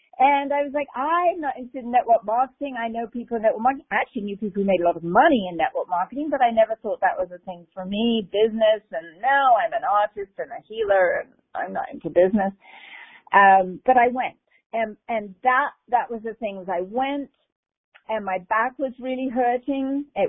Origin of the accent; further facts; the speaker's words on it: Cambridge, East of England, United Kingdom; well, I come from Cambridge, but, you know, London's also sort of second home.